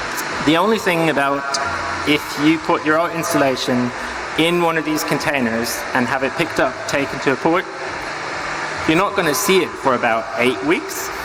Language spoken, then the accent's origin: English; Germany; I'm from Germany, so.